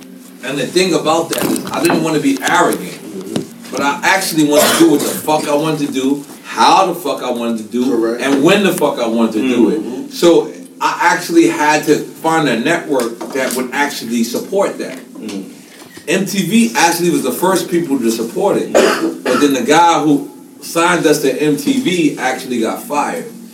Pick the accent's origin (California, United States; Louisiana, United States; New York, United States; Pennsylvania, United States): New York, United States; Queens; I know I'm from Queens, and I know a lot of people probably would think different, but like, I went to the Bronx, and the Bronx embraced me